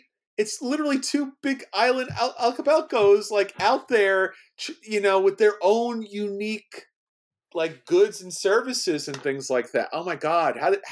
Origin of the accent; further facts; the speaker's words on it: New York City, New York, United States; Look, I'm from New York City.